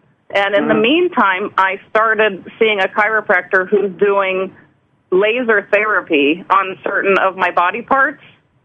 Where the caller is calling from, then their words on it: Chicago, Illinois, United States; I'm in Chicago.